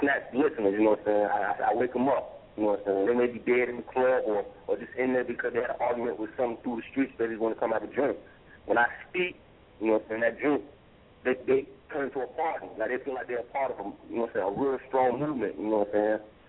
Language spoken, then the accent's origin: English; the South, United States; accent: Southern; But it's still gonna have that South Southern tradition in it, you know what I'm saying? That's my little accent, they say, you know.